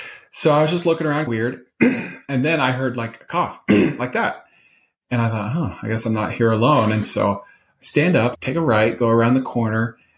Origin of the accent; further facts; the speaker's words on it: the South, United States; I grew up in the South, so it looked like any other Southern neighborhood.